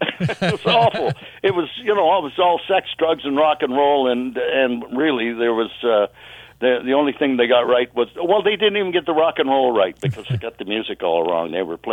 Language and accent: English; Calgary, Alberta, Canada; I was raised in Calgary, Alberta, and I was singing in a choir.